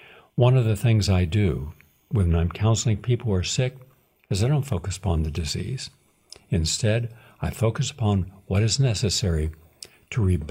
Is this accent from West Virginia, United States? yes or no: yes; West Virginia, United States; I grew up in West Virginia. I grew up in a small city. The entire county of Wood County only had 40,000 residents.